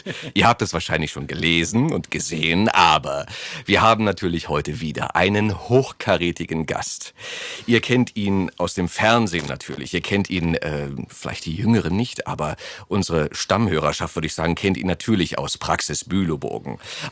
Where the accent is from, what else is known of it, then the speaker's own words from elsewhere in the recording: Germany; Wir sind so als Deutsche so daran gewöhnt, dass alles für uns geregelt wird